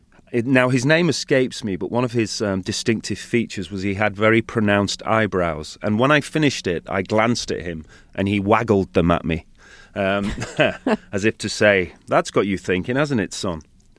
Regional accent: Salford, North West England, United Kingdom; accent: Salford; now in London, United Kingdom; I come from Salford, which is right next door to Manchester. Famous, among other things, for producing Albert Finney and Mike Lee. And so I have a Salford accent, which has been softened

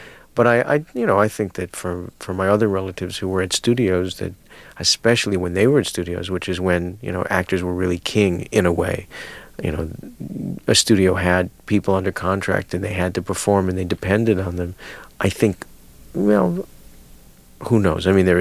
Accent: Chicago, Illinois, United States; I grew up in Chicago, and as far as I was concerned, they were all in some sort of mysterious business.

